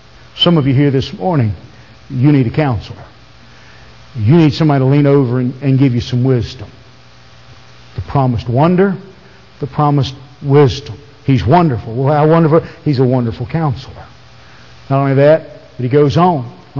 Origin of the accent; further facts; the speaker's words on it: Scotland, United Kingdom; it's not because I'm a redhead, or it's not because I'm Scottish or anything else.